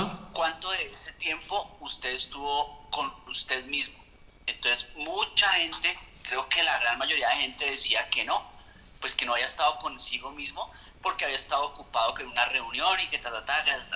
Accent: Popayán, Cauca, Colombia; now in Bogotá, Colombia; yo ahorita vivo en Bogotá, pero yo soy de Popayán. Entonces, yo, pues, qué sé yo, me gradué del colegio en Popayán y me fui a estudiar a Cali, que es cerca de Popayán, pues es a 2 horas.

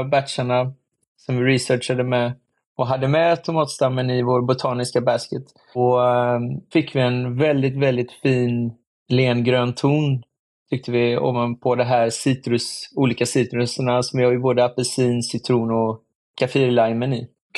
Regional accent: Åsa, Halland County, Sweden; Där vi växte upp, eller då där i Åsa.

